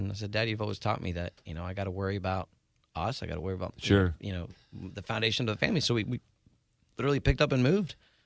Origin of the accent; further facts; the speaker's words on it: Virginia, United States; also born or lived in Ecuador; Northern Virginia originally. Well, I was born in Ecuador, South America. My dad was born in the States, but raised in Ecuador, so I was blessed with, you know, being a dual citizen.